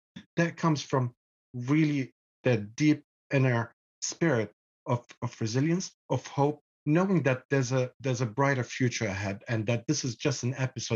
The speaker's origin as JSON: {"language": "English", "country": "Lebanon", "tie": "born or raised there", "also_born_or_lived": "Sierra Leone", "said": "growing up in Lebanon, even though it was a war, we tried our best to live a normal life"}